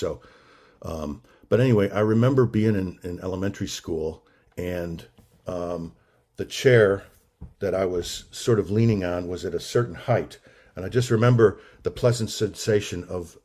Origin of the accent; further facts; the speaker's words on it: Atlanta, Georgia, United States; from Atlanta … from Atlanta, and I'm very pleased to be here.